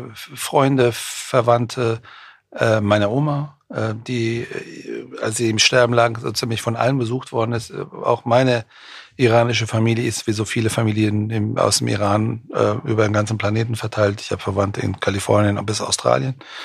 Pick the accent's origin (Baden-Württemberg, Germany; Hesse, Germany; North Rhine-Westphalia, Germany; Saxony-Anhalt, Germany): Hesse, Germany; Frankfurt; ich komme aus Frankfurt und da ist, glaube ich, das ist schon ein Melting Pot.